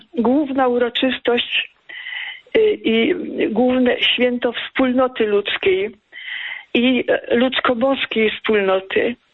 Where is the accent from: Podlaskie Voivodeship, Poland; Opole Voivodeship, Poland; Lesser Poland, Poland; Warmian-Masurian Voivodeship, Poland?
Lesser Poland, Poland; Andrychów; Kłania się Kraków, a także moje rodzinne miasteczko Andrychów, w którym dzisiaj jestem.